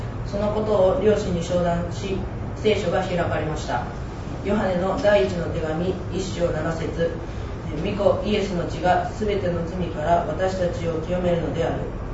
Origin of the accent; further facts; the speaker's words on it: Osaka, Japan; born there; also born or lived in Saitama / Kobe; 僕は13年前の4月に大阪で生まれました。両親は牧師で、家は教会でした。